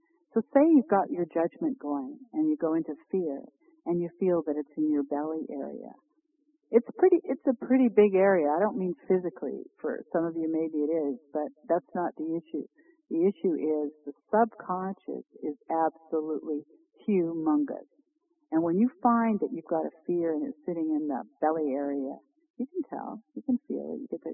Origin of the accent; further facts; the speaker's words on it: Canada; Canada, my home country.